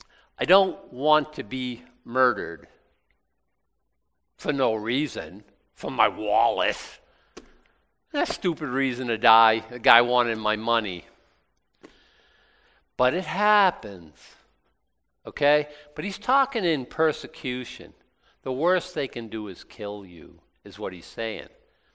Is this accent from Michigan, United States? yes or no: no; Boston, Massachusetts, United States; What? I grew up in Boston.